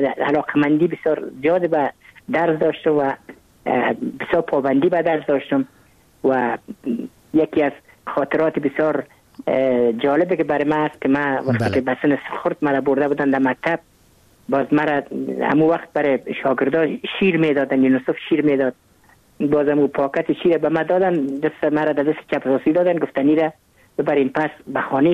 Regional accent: Kabul, Afghanistan; ما متولد کابل هستم، در نایه اول کابل تولد شدیم.

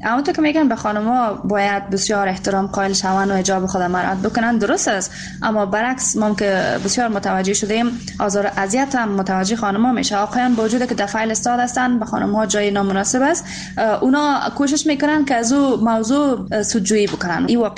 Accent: Afghanistan; افتخار میکنم واقعاً که من یک افغان هستم

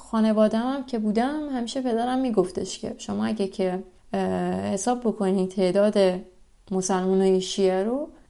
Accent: Mashhad, Razavi Khorasan, Iran; من توی فضای سنتی مذهبی بزرگ شدم، شهر مشهدم شهر خیلی مذهبی و شهر بالاخره امام رضا و اینا هستش.

